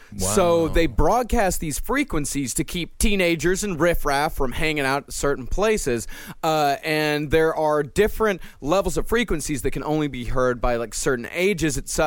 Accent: Texas, United States; I grew up in Texas.

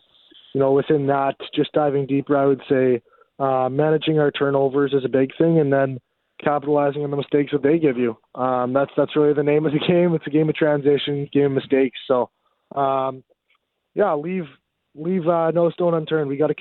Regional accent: Canada; I feel like just as a Canadian, watching the World Juniors on Boxing Day

